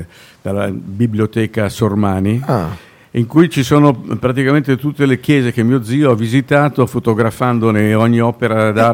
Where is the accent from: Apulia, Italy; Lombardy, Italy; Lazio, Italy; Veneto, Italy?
Lombardy, Italy; Milan; buongiorno a Milano, la mia città natale e la città in cui sono stati tutti i miei antenati, perché io sono milanese da tante generazioni.